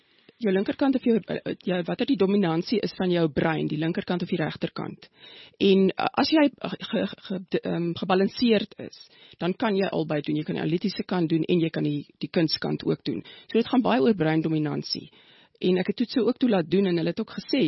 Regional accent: Strand, Western Cape, South Africa; also born or lived in Pretoria; ek is in Pretoria gebore, maar ons het, is toe in die strand het ek groot geword, in Prachtig. Kaap. Daar het ek so met standaard 5 en vandag se graad 7, en toe is my pa weer terug verplaas Pretoria toe. En ek het in Pretoria gematrikuleer

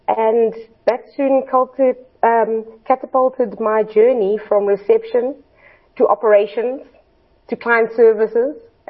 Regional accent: Cape Town, Western Cape, South Africa; born there; I was born in Cape Town

